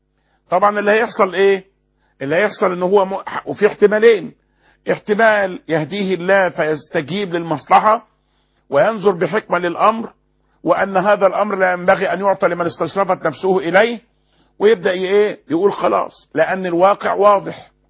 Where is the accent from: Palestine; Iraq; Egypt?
Egypt